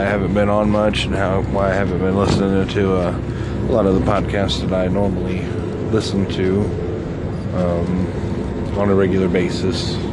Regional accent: Missouri, United States; also born or lived in Virginia; But, yeah, I'm from Missouri. I was born in Virginia, but I lived in Missouri most of my life

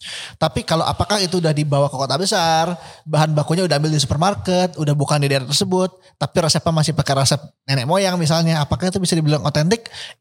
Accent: Magelang, Central Java, Indonesia; Karena gue orang Magelang dan gue seneng banget makanan manis Jogja gitu.

